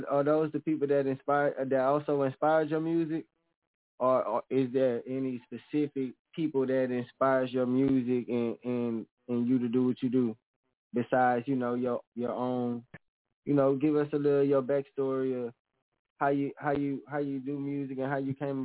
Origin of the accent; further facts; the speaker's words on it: Mobile, Alabama, United States; You know that's home. That's back home. You know what I'm talking about? You Huntsville. I'm Mobile. I'm from Mobile.